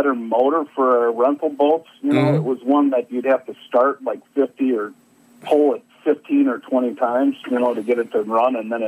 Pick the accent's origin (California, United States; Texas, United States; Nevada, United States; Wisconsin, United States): Wisconsin, United States; Grafton; I lived in Grafton, which is north of Milwaukee.